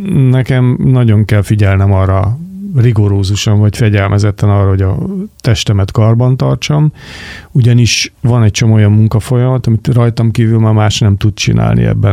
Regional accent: Budapest, Hungary; born there; aki Kőbányán születtem, és teljesen más csináltam az életem előző részében

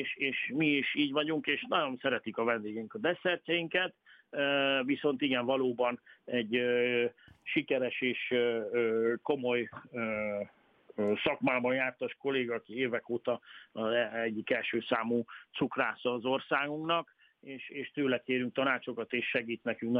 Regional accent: Italy; now in Hungary; Én 1990-es évek elején kerültem kicsi gyerekként Olaszországba, és ebben nőttem fel szüleimmel, aztán középiskola és a vendéglátóit végeztem Olaszországban

